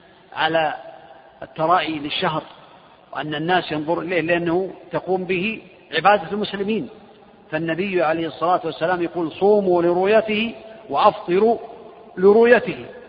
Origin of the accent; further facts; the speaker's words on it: Riyadh, Riyadh Province, Saudi Arabia